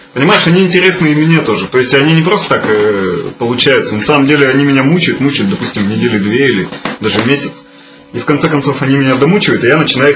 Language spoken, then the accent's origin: Russian; Zarechny, Russia; born there; Вот такой есть такой город, называется Заречный.